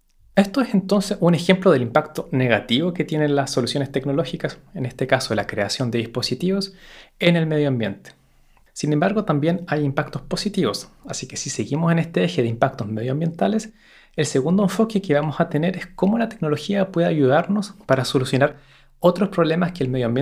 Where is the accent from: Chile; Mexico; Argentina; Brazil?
Chile; now in Belgium; Soy de origen chileno y vivo en Bélgica desde hace un poco más de 10 años.